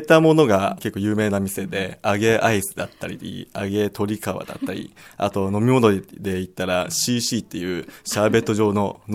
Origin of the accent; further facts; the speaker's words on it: Miura, Kanagawa, Japan; 小学校から陸上教室、三浦市出身なんですけど、陸上教室が月に1回ありまして